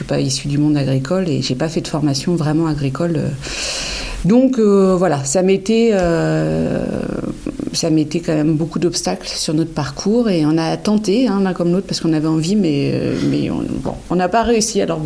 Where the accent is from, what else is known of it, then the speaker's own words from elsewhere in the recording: Normandy, France; je suis originaire de Normandie. Je suis en Lozère depuis 2007.